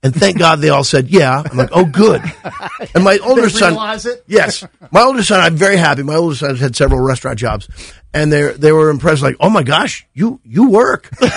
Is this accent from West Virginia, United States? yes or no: no; Missouri, United States; I'm from Missouri.